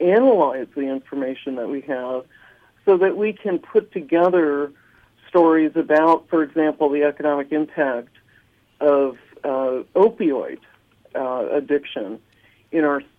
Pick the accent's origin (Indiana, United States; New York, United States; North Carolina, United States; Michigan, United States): Indiana, United States; La Porte; So I grew up in La Porte.